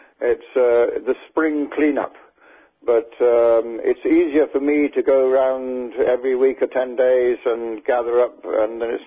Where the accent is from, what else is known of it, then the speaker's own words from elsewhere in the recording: Ireland; also born or lived in London, United Kingdom; I was born in North London, raised in Ireland, and I traveled around the world back in the 60s. I was in America for 6.5 months, 7 months.